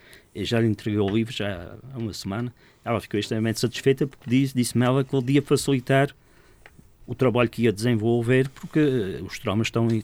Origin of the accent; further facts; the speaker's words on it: Corvo, Azores, Portugal; do Corvo, porque era a minha terra e fazia questão que ficassem lá livros